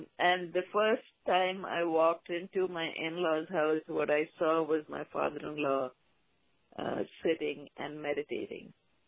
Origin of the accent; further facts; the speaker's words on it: India; And growing up in India, of course, you grow up surrounded by the mythology, and you grow up hearing the stories. I didn't actually grow up in a very religious household, so it was not a very ritualistic upbringing.